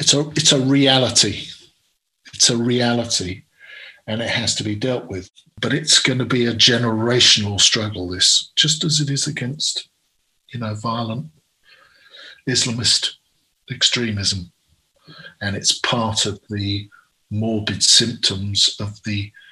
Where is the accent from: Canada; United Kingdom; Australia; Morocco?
United Kingdom; moved away as an adult; I first came to the United States when I was 18 years old, and it's not my home country. I'm British